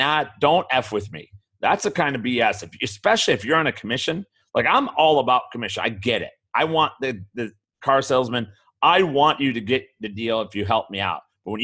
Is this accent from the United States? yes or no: yes; Chicago, Illinois, United States; now in Arizona, United States; Now, remember, I'm down here in Arizona, and I'm in Arizona, and I'm from Chicago, lifelong Bears fan